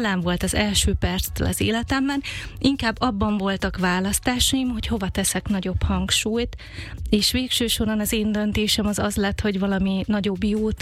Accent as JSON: {"language": "Hungarian", "region": "Eastern Hungary", "country": "Hungary", "said": "mi sokat költöztünk, de alapvetően azért az alföldi régióhoz, Kelet-Magyarországhoz kötöm magam."}